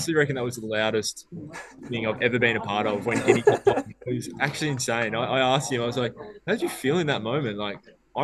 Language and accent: English; Melbourne, Victoria, Australia; also born or lived in Brisbane; I grew up in Melbourne, so yep. I spent the first 18 years of my life here. Then I obviously got drafted to Brisbane